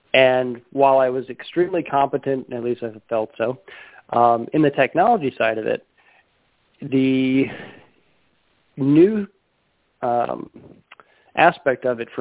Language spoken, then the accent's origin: English; Chicago, Illinois, United States; I'm from Chicago originally. She's from Minneapolis. So growing up in the city, we actually like the open space rural areas.